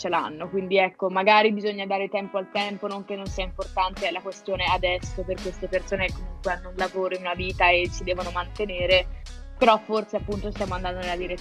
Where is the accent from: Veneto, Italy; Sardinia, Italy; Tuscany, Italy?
Tuscany, Italy; Grosseto; a Grosseto almeno da dove vengo io non sta funzionando